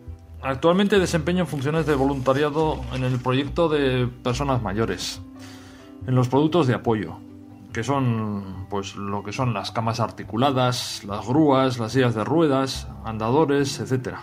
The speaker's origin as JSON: {"language": "Spanish", "town": "Getxo", "region": "Basque Country", "country": "Spain", "moved": "as an adult", "lives_now": "Valencia, Spain", "said": "tengo 54 años. Vengo de Guecho, Vizcaya, y hace ya 22 años que vivo en Valencia. Y me vine aquí por motivos de trabajo."}